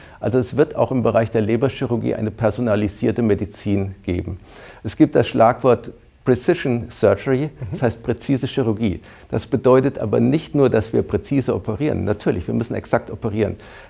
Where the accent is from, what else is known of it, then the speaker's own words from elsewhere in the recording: Hesse, Germany; also born or lived in Hanover, Germany / Ruhr, Germany; Also ich komme aus Oberhessen